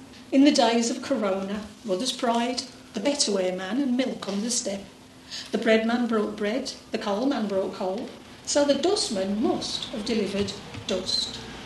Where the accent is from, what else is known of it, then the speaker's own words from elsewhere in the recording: Cradley Heath, West Midlands, United Kingdom; born there; I'm a poet and a songwriter, and I was born in Cradley Heath.